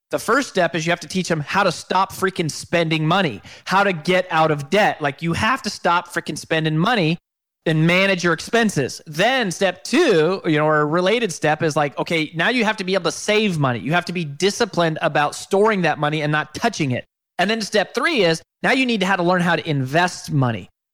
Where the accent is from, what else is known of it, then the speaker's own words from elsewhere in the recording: Colorado, United States; now in Nashville, United States; And so we live in Nashville, but I grew up in Colorado.